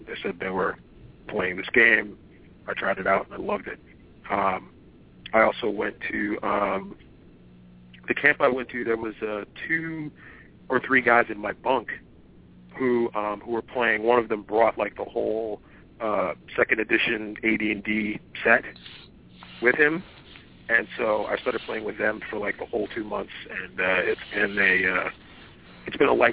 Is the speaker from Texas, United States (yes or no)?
no; New York City, New York, United States; I'm from New York City, and … It's an obscure reference, don't worry about it. I got into role-playing gaming through friends in middle school in New York